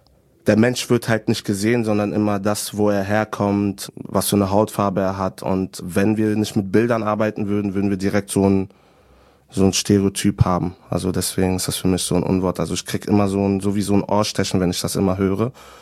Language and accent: German; DR Congo; also ich bin aus dem Kongo